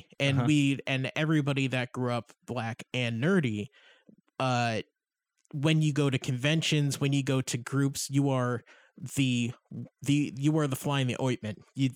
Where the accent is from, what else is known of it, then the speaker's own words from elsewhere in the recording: Massachusetts, United States; I'm from Western Mass, where the white people come from, because it's incredibly white here.